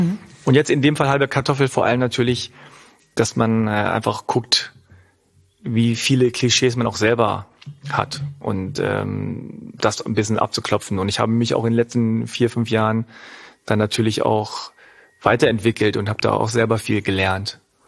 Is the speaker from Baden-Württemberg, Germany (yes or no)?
no; Altwarmbüchen, Lower Saxony, Germany; ich bin ja in Altwerbüchen aufgewachsen. Das ist so ein bisschen, so 20 Minuten ungefähr oder 25 Minuten mit der Bahn mittlerweile vom Hauptbahnhof entfernt. Und eigentlich hatte ich so eine ganz normale deutsche Mittelschicht-Vorstadt so Kindheit.